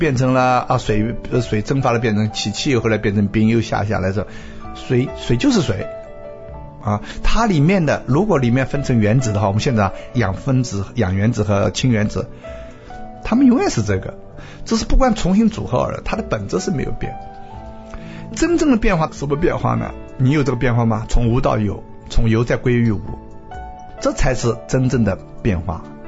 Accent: China

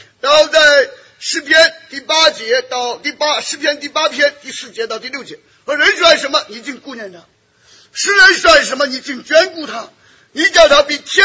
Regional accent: United States; Chinese is a second language; 我们虽然身为美国人美国公民我们有游行示威的权利

